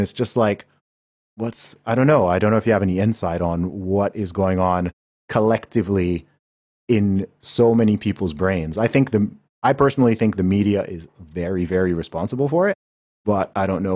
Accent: United Kingdom; I'm British

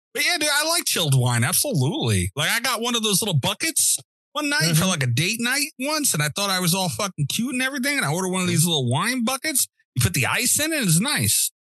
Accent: Brooklyn, New York, United States; I'm some guy from fucking Brooklyn who just happens to be Italian.

